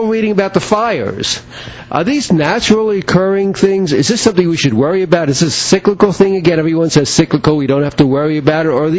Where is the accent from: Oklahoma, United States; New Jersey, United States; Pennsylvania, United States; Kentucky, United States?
Pennsylvania, United States; Philadelphia; she was in Philadelphia, my hometown, yesterday